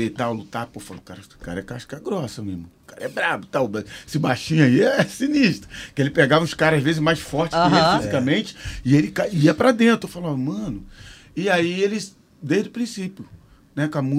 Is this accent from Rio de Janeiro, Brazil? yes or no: yes; São Gonçalo, Rio de Janeiro, Brazil; also born or lived in Niterói; eu nasci em Niterói, depois fui com 7 anos pra São Gonçalo. E tem gente que pensa que eu nasci em São Gonçalo, mas eu nasci em Niterói. Eu era ali da Coronel Leôncio, da Engenhoca.